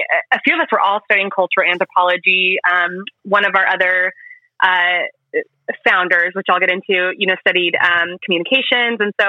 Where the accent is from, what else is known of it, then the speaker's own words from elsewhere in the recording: Bakersfield, California, United States; also born or lived in Morton, Illinois; now in Costa Mesa, United States; I grew up in Illinois in a little town called Morton and lived there till I was seven. Then moved to Northern California for a few years and then settled in Bakersfield for junior high and high school.